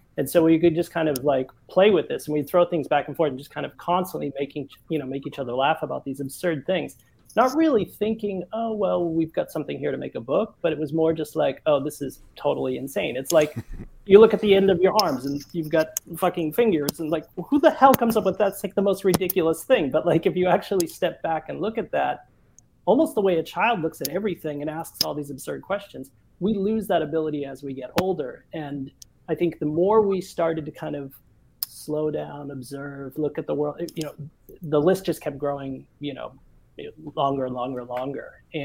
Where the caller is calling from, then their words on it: Stockholm, Stockholm County, Sweden; And I'm in Stockholm, yeah.